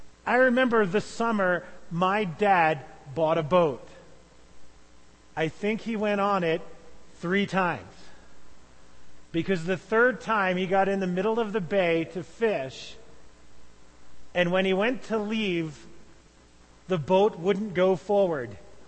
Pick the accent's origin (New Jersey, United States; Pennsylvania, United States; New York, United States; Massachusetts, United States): New Jersey, United States; Growing up on the New Jersey shore, you hear boating things from time to time. I grew up, spent all of my life right there on the beaches of New Jersey.